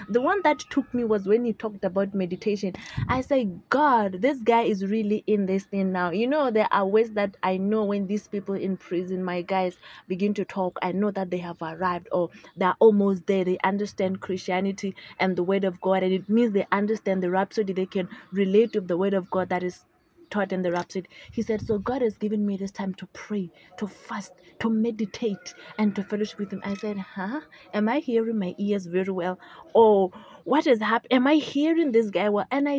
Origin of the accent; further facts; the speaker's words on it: Botswana; from Botswana, psychologist in prison.